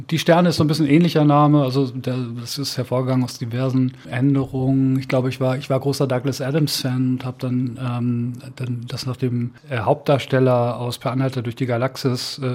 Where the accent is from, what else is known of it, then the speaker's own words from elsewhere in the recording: Bad Salzuflen, North Rhine-Westphalia, Germany; komme ich aus Bad Salzuflen. Also das nächste Kreiskrankenhaus war in Herford, aber Bad Salzuflen ist mein Heimatort, da bin ich groß geworden.